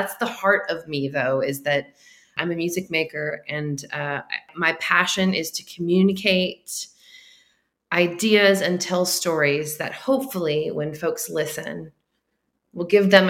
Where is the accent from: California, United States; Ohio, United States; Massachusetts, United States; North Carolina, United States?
California, United States; But my history briefly is that I was raised in California in the United States and spent most of my life there.